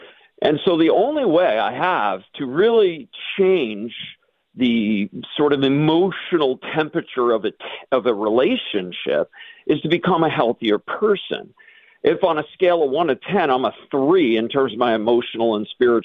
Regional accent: New York, United States; now in New England, United States; I'm in New England. Are you Northeasterner? I was born and raised in New York. So I'm changing from my Reamer culture, my New York culture, my American culture

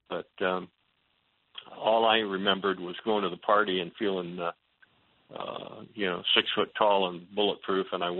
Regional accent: Des Moines, Iowa, United States; I grew up here in Des Moines, Iowa, and went to school here in Des Moines

